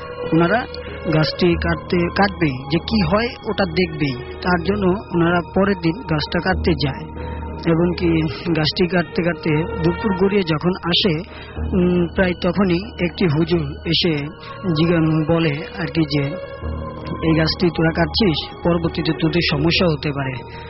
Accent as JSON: {"language": "Bangla", "town": "Bhola", "region": "Barisal Division", "country": "Bangladesh", "said": "আমি ভোলা থেকে এসেছি।"}